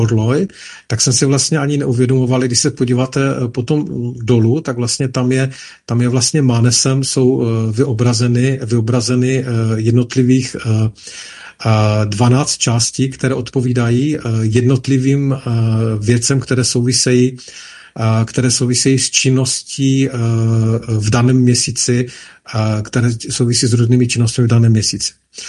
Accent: Ostrava, Moravian-Silesian Region, Czechia; já jsem Ostravák, že jo, původem, žil jsem v Zábřehu, nedaleko kotvy v té Hokejce na Vyškovické a vy, který znáte Ostravu, tak víte, kde to je.

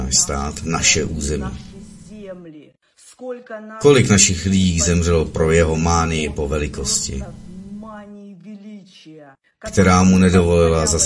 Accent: Ukraine; Czech is a second language; A s čím jsme my Ukrajinci počítali v této válce s Ruskem?

